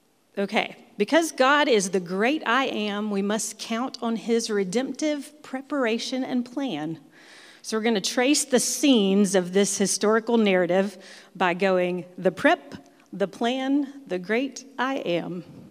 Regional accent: Alabama, United States; I'm from Alabama, okay? Okay, that is his name today. If you say Pharaoh, you're probably not as Southern as me.

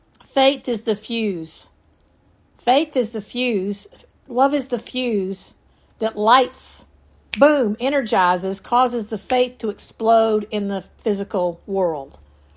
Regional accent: Georgia, United States; I'm from Georgia, man. I come from generations of farmers.

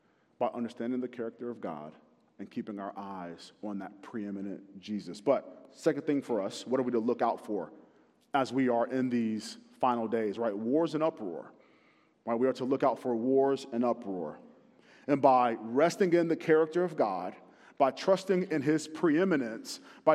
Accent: North Carolina, United States; So I grew up in Carolina, in North Carolina, the better of the Carolinas. And we had a lot of hurricanes. So I grew up not far from the coast.

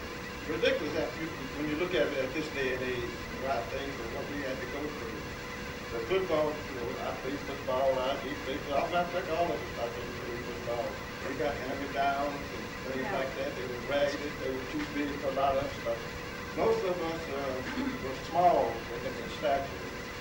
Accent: Lufkin, Texas, United States; I enjoyed being in Lufkin. I was raised over on the Walker Quarters, which a lot of people don't recall.

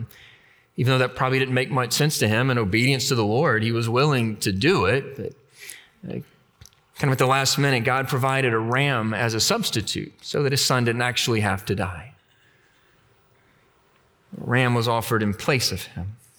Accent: New Orleans, Louisiana, United States; When I was in eighth grade, growing up in New Orleans, I went to a high school baseball game.

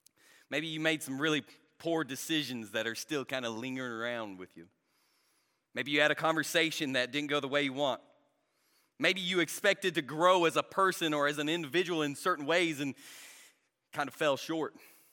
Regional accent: Inman, South Carolina, United States; I'm from Inman, South Carolina. I don't even think there's a soccer ball in our town.

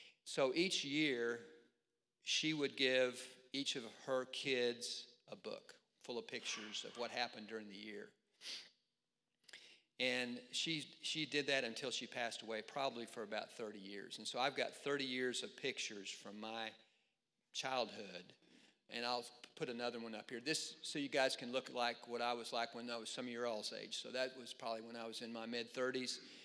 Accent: Oklahoma, United States; I have a big family growing up in Oklahoma

